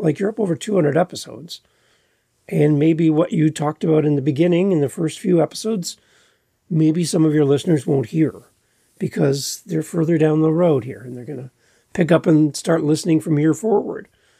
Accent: Canada; We have the American Idol, which is very American, and I'm Canadian, so American Idol, and The Voice.

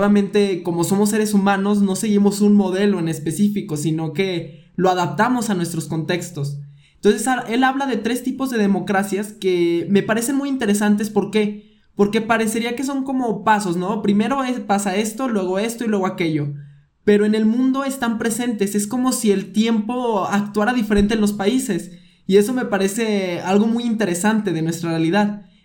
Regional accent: León, Guanajuato, Mexico; yo, por ejemplo, soy de León, Guanajuato

